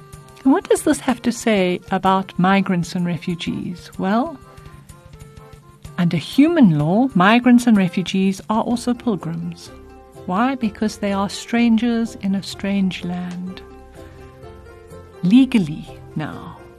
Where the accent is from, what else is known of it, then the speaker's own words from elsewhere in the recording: South Africa; In a very real way, I might say I'm a South African, you might say I'm a South African, or I'm a Zulu, or I'm a Xhosa.